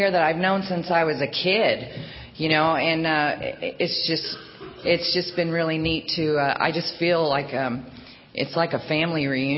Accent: Oklahoma, United States; born there; I was born in Oklahoma to two normal alcoholic parents.

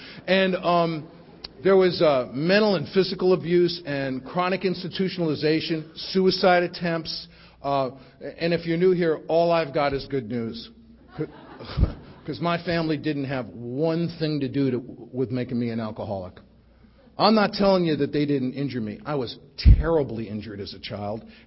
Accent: Bronx, New York, United States; I grew up in the Bronx to a completely insane family.

